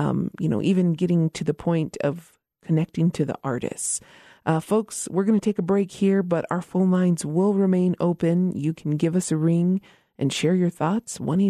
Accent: Isleta Pueblo, New Mexico, United States; from Isleta Pueblo

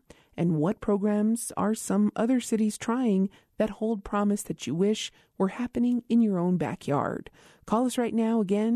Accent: New Mexico, United States; from Meseta Pueblo

